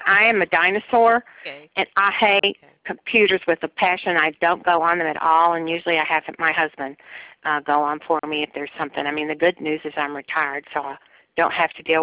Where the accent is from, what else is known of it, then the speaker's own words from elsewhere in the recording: the South, United States; she sounded Southern, and I'm from the South.